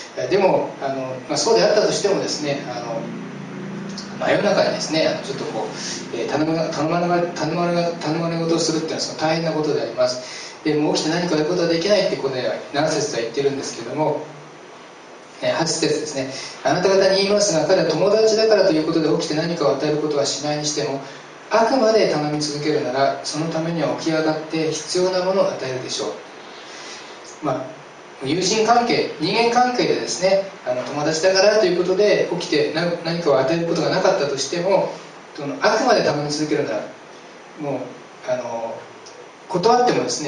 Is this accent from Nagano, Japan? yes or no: yes; Nagano, Japan; 私長野のですね、開拓地で育ったんですけども、農業の開拓地で育ったんですけども、